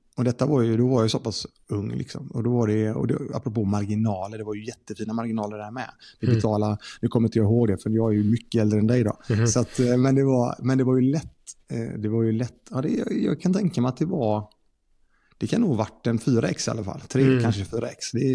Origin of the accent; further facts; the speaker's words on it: Lindome, Västra Götaland County, Sweden; vi hade ett bageri i Lindome där jag kommer ifrån.